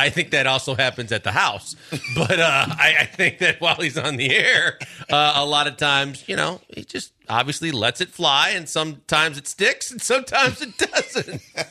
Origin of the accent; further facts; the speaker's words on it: Milwaukee, Wisconsin, United States; I'm here to tell you as an alum and that's my hometown. You don't have enough sunshine in the day to recruit people to play in Milwaukee.